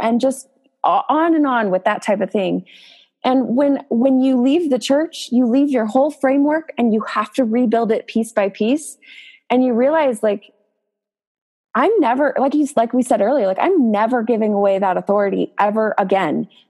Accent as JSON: {"language": "English", "town": "San Jose", "region": "California", "country": "United States", "tie": "born or raised there", "said": "I wonder if I practiced in my hometown of like San Jose, California, I wonder, would I have the same barriers come up"}